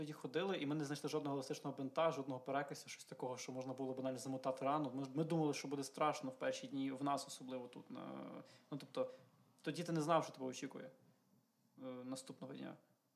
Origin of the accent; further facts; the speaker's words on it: Lviv, Lviv Oblast, Ukraine; Ми не померли, тому що ми з Західної України і нам поки що щастить.